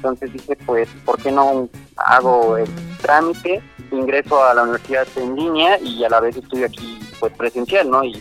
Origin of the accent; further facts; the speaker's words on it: Toluca, State of Mexico, Mexico; lo estoy aplicando en proyectos aquí presencialmente en Toluca, de donde yo soy.